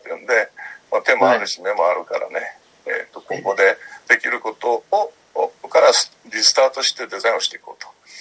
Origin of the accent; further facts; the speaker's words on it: Tokyo, Japan; あの私はもともと東京生まれの東京育ちですから、